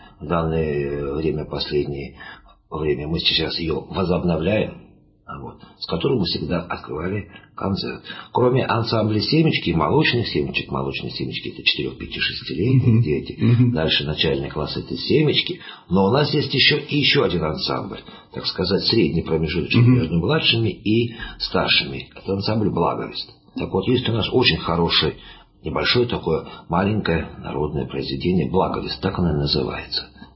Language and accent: Russian; Grozny, Chechnya, Russia; moved away as an adult; now in Moscow, Russia